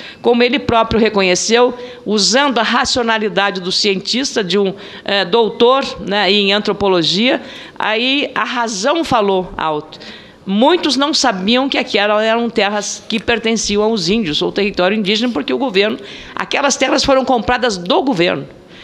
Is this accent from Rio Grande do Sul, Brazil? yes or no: yes; Rio Grande do Sul, Brazil; e eu sou gaúcha, lá do meu estado, foram levados